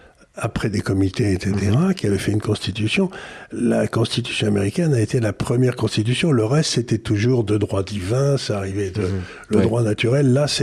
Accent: South Korea; quand j'étais jeune, en Corée, de temps en temps, ils faisaient des grèves

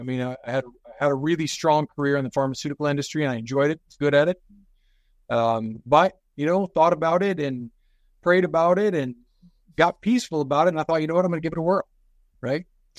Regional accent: the South, United States; And because we're from the South, right? I went to University of Alabama. My parents are from Birmingham and Gadsden, Alabama. So I was out here living in the West, and we're Southern people, right?

